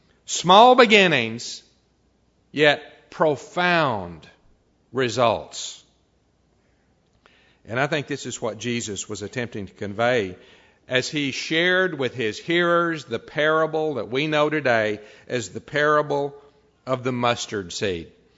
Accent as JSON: {"language": "English", "region": "Texas", "country": "United States", "tie": "born or raised there", "said": "even though I grew up in Texas and I'm used to big things"}